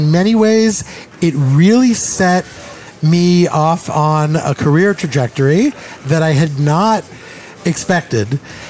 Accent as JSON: {"language": "English", "region": "California", "country": "United States", "tie": "born or raised there", "said": "I grew up in Southern California."}